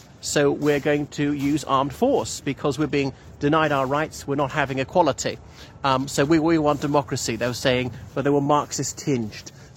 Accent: Ireland; from Ireland, and this is Lancaster House behind me.

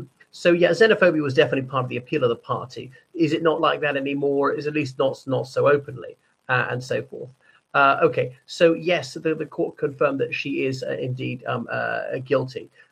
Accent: Ireland; from Ireland.

